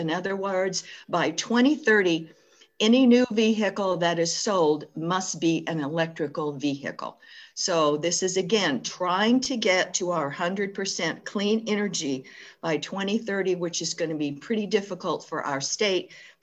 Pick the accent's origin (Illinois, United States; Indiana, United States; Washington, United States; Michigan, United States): Washington, United States; Edmonds; I'm from Edmonds